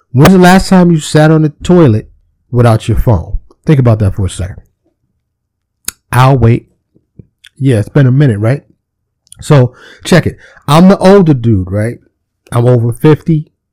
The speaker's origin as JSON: {"language": "English", "town": "New York City", "region": "New York", "country": "United States", "tie": "born or raised there", "said": "Now, keep in mind, I grew up in New York City."}